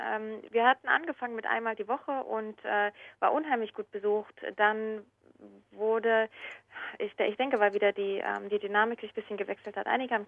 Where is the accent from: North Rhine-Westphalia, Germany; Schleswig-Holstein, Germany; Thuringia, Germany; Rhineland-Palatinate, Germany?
Thuringia, Germany; Jena; Ja, also ich bin aus Jena. Das ist in Thüringen.